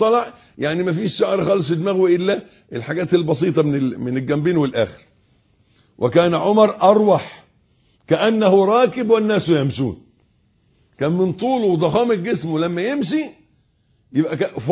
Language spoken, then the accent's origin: Arabic; Egypt; في عرفنا كمصريين